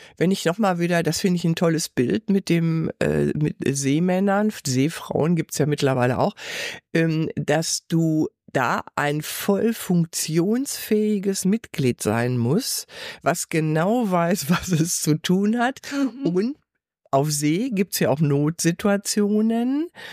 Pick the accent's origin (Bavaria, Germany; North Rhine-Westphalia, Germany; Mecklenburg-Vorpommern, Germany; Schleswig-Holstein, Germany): North Rhine-Westphalia, Germany; ich komme ja aus dem Ruhrgebiet